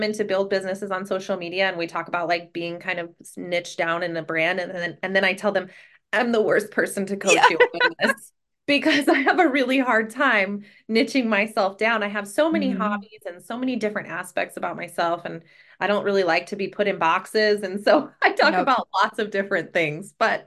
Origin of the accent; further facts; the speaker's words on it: Texas, United States; also born or lived in New Mexico / Kansas; I'm actually from Kansas, and my family owns a ranch in Kansas, but I didn't grow up there. I actually lived in rural towns in East Texas and East New Mexico.